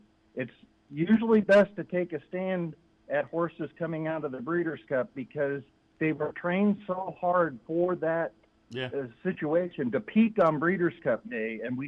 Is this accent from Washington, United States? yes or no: yes; Spokane, Washington, United States; He won a training title at the track of my hometown, Playfair Racecourse in Spokane.